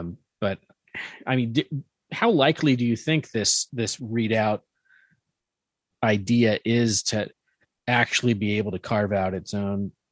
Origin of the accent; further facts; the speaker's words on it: Pacific Northwest, United States; Growing up in the Pacific Northwest, I just don't really think about Idaho very much